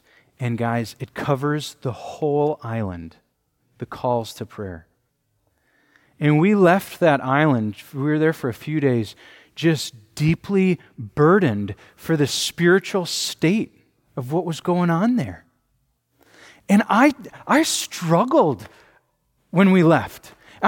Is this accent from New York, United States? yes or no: no; Green Bay, Wisconsin, United States; I grew up in Green Bay.